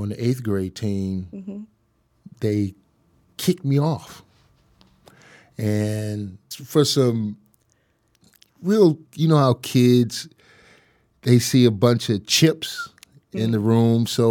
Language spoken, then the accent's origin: English; Phoenix, Illinois, United States; I grew up here in the south suburbs of Chicago, Phoenix, village, little area, 9 blocks, as we say now. And right next to Harvey, Illinois, and in between South Holland.